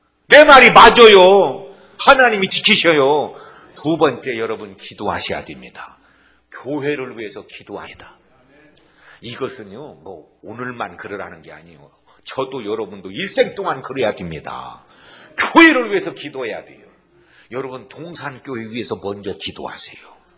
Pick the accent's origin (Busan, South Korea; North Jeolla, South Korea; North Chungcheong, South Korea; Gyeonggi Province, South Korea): North Jeolla, South Korea; 제가 전라북도 사람이거든요. 전라북도에 삼례가 있어.